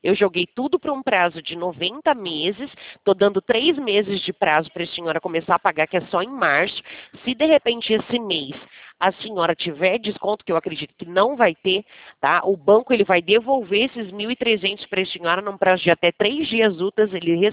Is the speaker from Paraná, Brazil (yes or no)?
no; São Paulo, Brazil; eu sou de São Paulo, né?